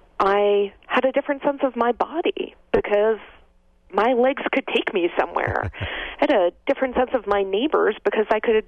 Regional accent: New Jersey, United States; I am not actually from Boston. I grew up in suburban New Jersey.

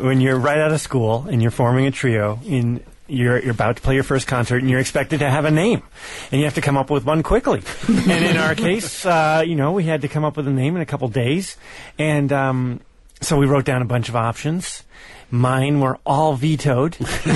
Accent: Northwest, United States; I'm from the Northwest.

